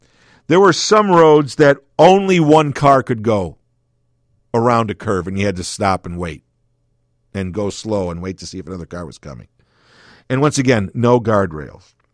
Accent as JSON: {"language": "English", "town": "Chicago", "region": "Illinois", "country": "United States", "said": "I go, I'm from Chicago, man. Everything's flat there. We don't drive up mountains."}